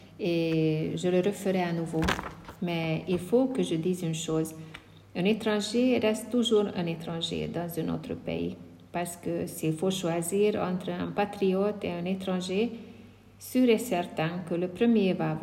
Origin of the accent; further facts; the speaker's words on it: Hungary; Surtout, un gentil couple de nos voisins sont venus deux fois chez nous en Hongrie.